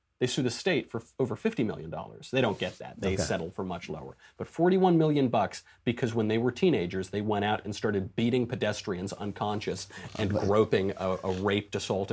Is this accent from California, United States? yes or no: no; New York, United States; But first of all, I'm a New Yorker.